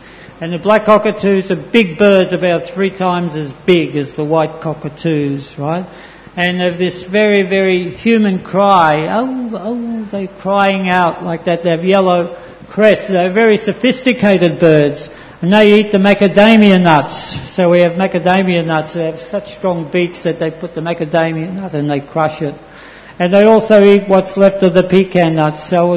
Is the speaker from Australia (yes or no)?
yes; Australia; I come from Australia, and on our farm in Australia we have parrots